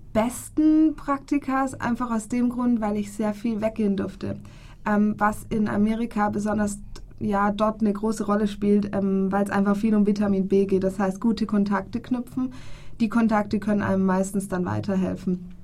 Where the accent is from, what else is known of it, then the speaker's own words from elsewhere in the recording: Germany; ich komme aus Deutschland und ich würde gern bei dem Tom Wolfe irgendwas machen